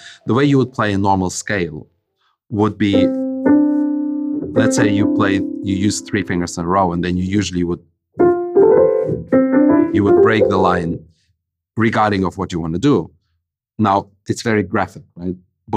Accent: Hanover, Lower Saxony, Germany; a dear friend of mine from my hometown of Hanover, who owns one of my favorite, let's say, brasseries, cafes of the town.

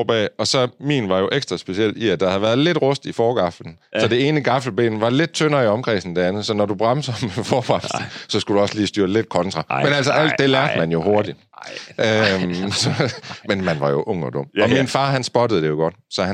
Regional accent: Kolding, Region of Southern Denmark, Denmark; Og vi er jo så fra Kolding. Og den her bil står i Kolding.

